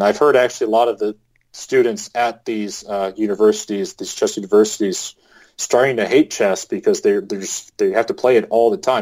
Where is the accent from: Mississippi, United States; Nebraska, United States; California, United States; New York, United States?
California, United States; also born or lived in Utah; I'm a guy from Southern California, and the culture in Utah is a lot different